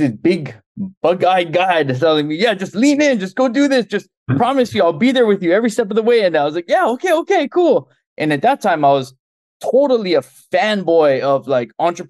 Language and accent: English; Honolulu, Hawaii, United States; So I'm from Honolulu, Hawaii.